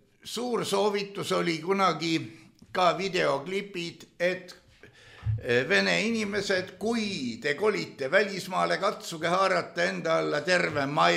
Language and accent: Estonian; Ukraine; first language Russian; Estonian is a second language; Ma olen ukrainlane, ma olen põgenik, ma saan siin vene keelega hakkama. Vene keel on minu ema keel.